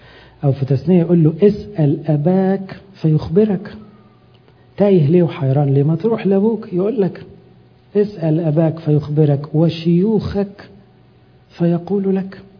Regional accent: Egypt; افتكروا أمبرسانيوس لما راح الدير عندنا في مصر كان معلم أولاد الملوك

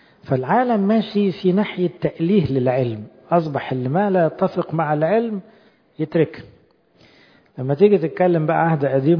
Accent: Egypt; يمكن طول عمرنا احنا كشعب مصري يعني من أول الفراعنة نميل لوجود الله

